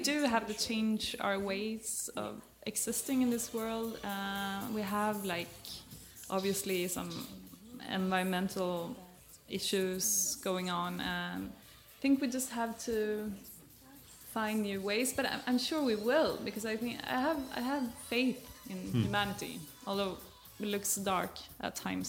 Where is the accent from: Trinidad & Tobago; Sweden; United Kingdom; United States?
Sweden; I'm from Sweden.